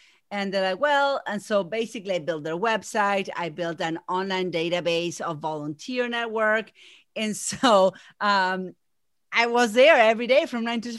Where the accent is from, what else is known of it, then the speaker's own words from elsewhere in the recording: Buenos Aires, Argentina; moved away as an adult; now in United States; I moved from Buenos Aires, which is a city, to south of Boston in a beautiful area by the coast.